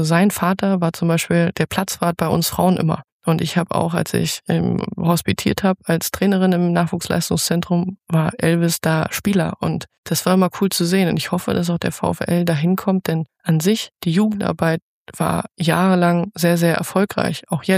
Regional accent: Lower Saxony, Germany; das tut mir auch zusätzlich als Niedersächsin weh, es gibt keinen niedersächsischen Erstligisten mehr bei den Männern

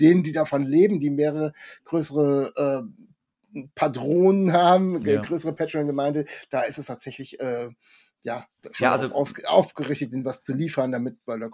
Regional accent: Kassel, Hesse, Germany; Ich komme aus Kassel oder Nähe Kassel

